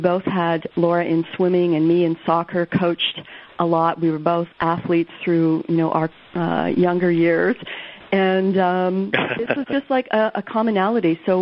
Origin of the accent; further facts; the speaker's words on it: Ottawa, Ontario, Canada; and I'm from Ottawa, Canada.